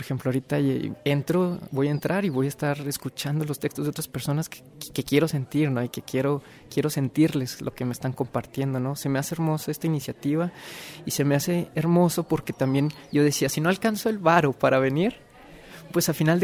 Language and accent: Spanish; Saltillo, Coahuila, Mexico; now in Oaxaca, Mexico; yo soy de Saltillo, Coahuila. Estoy viviendo en Oaxaca